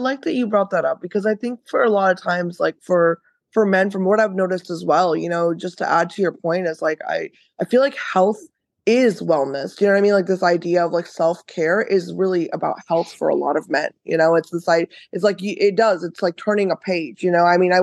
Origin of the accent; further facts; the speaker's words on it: Cincinnati, Ohio, United States; I'm from Cincinnati, Ohio.